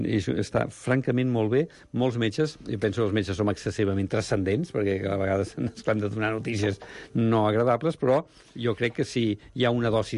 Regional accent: Sant Cugat, Catalonia, Spain; quan jo era petitó, soc de Sant Cugat

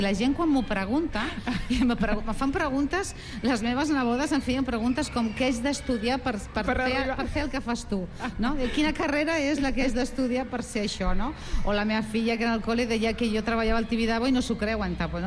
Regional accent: Castile, Spain; now in Barcelona, Spain; perquè jo soc d'una ciutat petita de Castella

